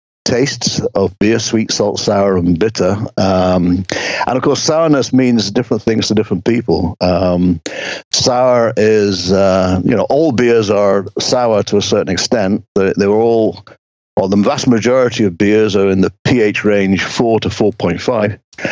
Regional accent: Wigan, North West England, United Kingdom; I'm from just outside Wigan in northwest Lancashire, so I'm from halfway between Manchester and Liverpool.

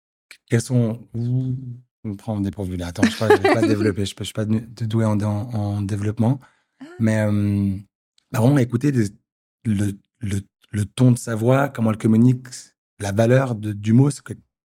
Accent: Portugal; now in Geneva, Switzerland; Sinon, je suis portugais, immigré en Suisse.

